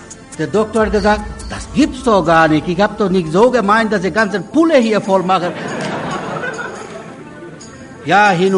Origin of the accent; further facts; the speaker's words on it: Bangladesh; now in Hamm, Germany; Ja, ich komme aus Bangladesch. Seit 22 Jahren lebe ich in Deutschland.